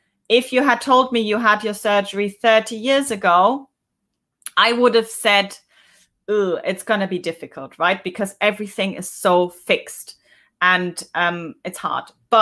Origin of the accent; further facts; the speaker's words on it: India; I'm from India. Lots of love from India.